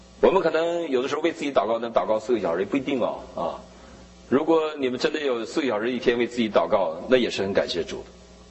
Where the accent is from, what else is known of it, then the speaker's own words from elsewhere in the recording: Northeast China, China; 在我们东北老家